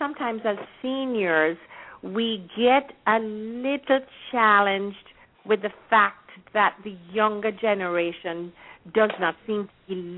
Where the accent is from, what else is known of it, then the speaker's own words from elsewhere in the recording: Jamaica; now in United States; during my period of growing up in Jamaica.